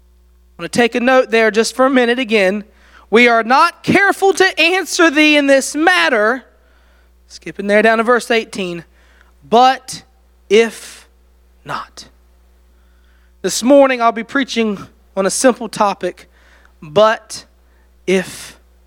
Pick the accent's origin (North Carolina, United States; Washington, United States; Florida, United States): North Carolina, United States; I'm from Carolina. I'm proud to be from Carolina. I may live in Virginia, but you'll never get me to admit that I'm a true Virginian. I am a North Carolinian.